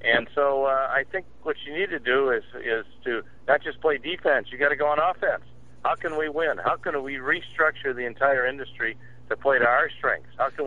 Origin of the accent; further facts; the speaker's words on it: Michigan, United States; I grew up in Michigan, and I saw them 30 years